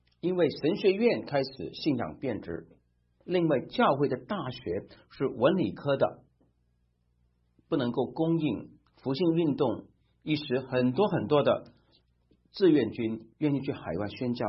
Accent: Hong Kong; born there; 我个人在1950年代出生于这种的神经学校，地点是香港。

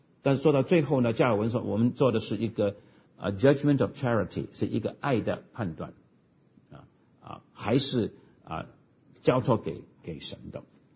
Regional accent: United States; 那我们美国人的福音派基督最会做一件事情

